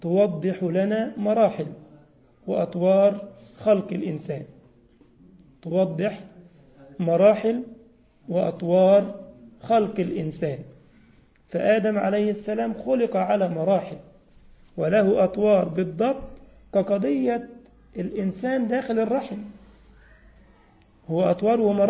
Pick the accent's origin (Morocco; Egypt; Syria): Egypt; احنا عندنا في مصر القلة او الزير